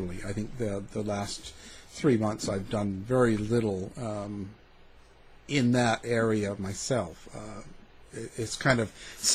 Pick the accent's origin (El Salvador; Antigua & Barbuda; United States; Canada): Canada; I was growing up in Canada